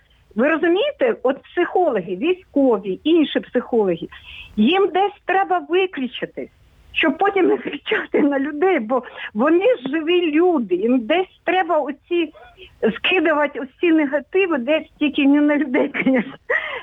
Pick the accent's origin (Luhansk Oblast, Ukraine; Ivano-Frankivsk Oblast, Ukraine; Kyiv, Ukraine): Kyiv, Ukraine; Я киянка.